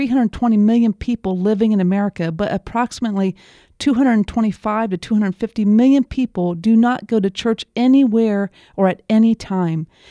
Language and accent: English; Ohio, United States; I've always heard growing up in the Midwest, because I'm actually from Ohio, that we live in the Bible Belt.